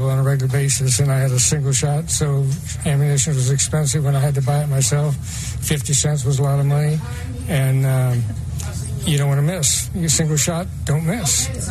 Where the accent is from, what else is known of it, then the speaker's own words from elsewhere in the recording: Illinois, United States; When I was a kid, when I was 10, I had a gun, and I grew up in Illinois.